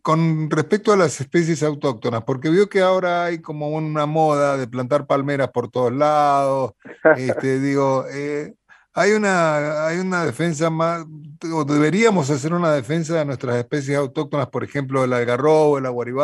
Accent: Mendoza, Argentina; Somos los mendocinos y los sanjuaninos somos de cuidar mucho los árboles porque sabemos lo que cuesta.

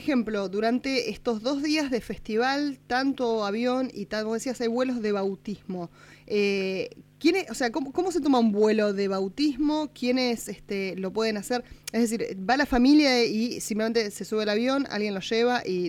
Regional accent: Buenos Aires, Argentina; Yo soy de Buenos Aires

